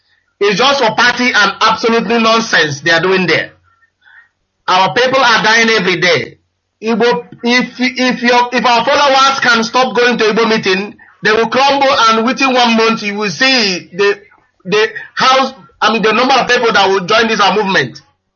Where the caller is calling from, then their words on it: Nottingham, East Midlands, United Kingdom; I'm calling from Nottingham.